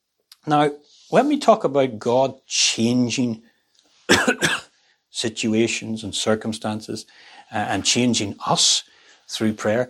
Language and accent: English; Northern Ireland, United Kingdom; The church that I grew up in Northern Ireland, when I went there as a boy